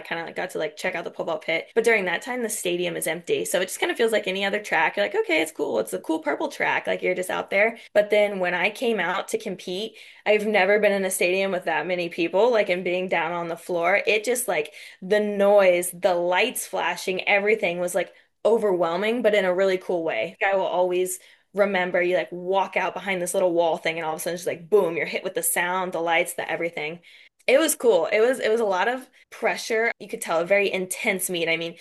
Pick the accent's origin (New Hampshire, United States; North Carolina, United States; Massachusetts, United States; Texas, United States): Texas, United States; And I also did it in my home state. I love Texas Relays.